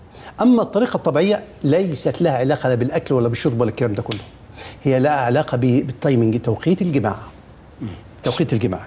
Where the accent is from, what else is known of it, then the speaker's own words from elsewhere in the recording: Egypt; معلم كندوز ده معلم جزار عندنا في مصر، شنباته وحاجة طول بعرض.